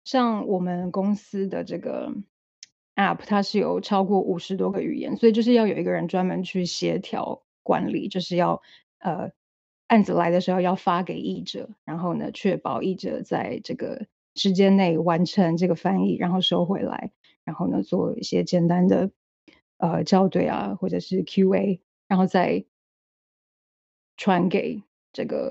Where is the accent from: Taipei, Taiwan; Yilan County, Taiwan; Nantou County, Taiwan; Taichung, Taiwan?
Taipei, Taiwan; moved away as an adult; now in London, United Kingdom; 我是在台北出生长大的，然后我2015年来伦敦读硕士，读了一年，然后那时候很幸运，就是我隔年就抽中打工旅游签，所以我后来就一直留下来工作，一直到现在，现在已经超过七年了